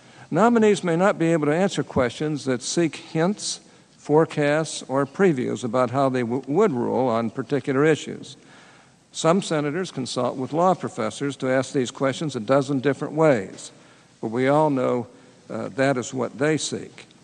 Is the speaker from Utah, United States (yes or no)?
yes; Utah, United States; Let me mention one example relating to my home state of Utah to show how the confirmation process has changed.